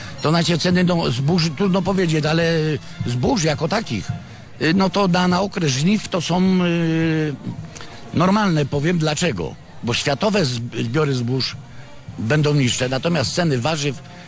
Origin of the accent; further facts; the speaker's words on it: Świętokrzyskie Voivodeship, Poland; dlatego że jestem ze wsi, no jestem powiatu jędrzowskiego i z tatą, z mamą chodziliśmy na dożynki